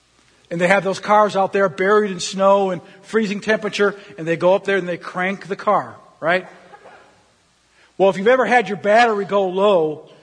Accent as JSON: {"language": "English", "region": "Minnesota", "country": "United States", "said": "I'm constantly checking on Minnesota because I'm from Minnesota."}